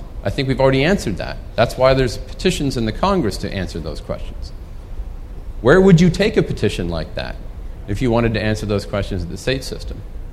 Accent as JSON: {"language": "English", "country": "Canada", "tie": "born or raised there", "said": "I grew up in Canada, and I played a lot of hockey without a helmet"}